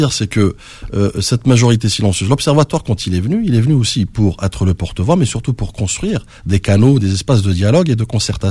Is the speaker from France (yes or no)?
yes; France; born there; je suis issu de cette immigration. Je suis né en France, hein, je le rappelle.